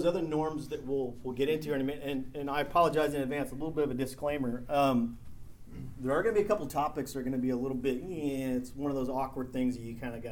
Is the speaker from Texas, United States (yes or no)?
yes; San Antonio, Texas, United States; also born or lived in Dallas / California; I grew up in San Antonio, but moved to Dallas, then met my wife, moved to California for 20 years, and then we moved back. So to a certain degree, I'm an outsider, but not, right? And coming back into South Texas